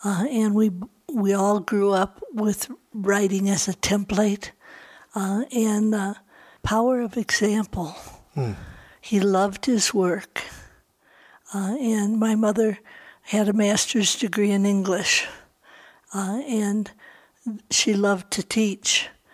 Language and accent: English; Libertyville, Illinois, United States; Yes, I grew up in Libertyville, Illinois.